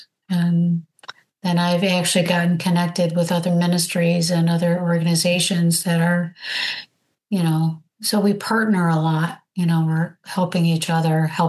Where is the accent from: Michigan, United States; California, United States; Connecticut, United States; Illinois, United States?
Michigan, United States; So since we live in Southwest Florida now, which I'm originally from Michigan, and I still go back to Michigan